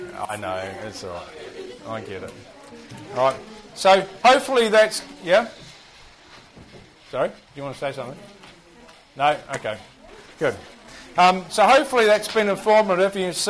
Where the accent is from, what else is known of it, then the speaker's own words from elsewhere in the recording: New Zealand; I'm a Kiwi, so forgive me.